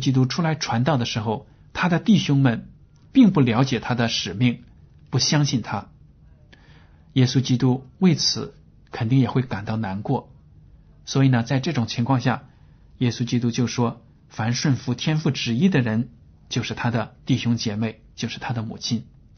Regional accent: China; 这是我们中国人也经常说的话

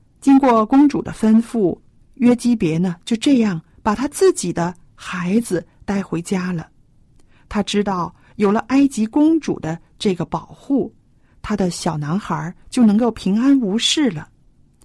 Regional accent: China; 那这就是我们中国人说的缘分。

